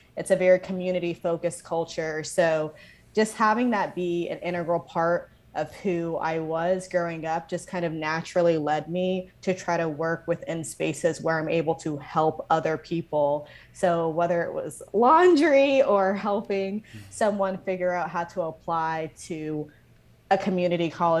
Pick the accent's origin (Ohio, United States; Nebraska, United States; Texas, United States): Ohio, United States; Columbus; I am from Columbus originally. My parents are Nigerian. They were born and raised in Nigeria, and I was born in Columbus, Ohio, but I still identified as a proud Nigerian American.